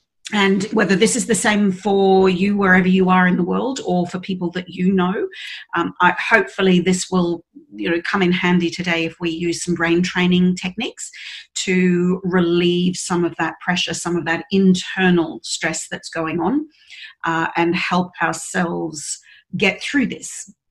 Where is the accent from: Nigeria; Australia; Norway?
Australia; I'm from Australia, obviously, and there are parts of Australia that aren't in lockdown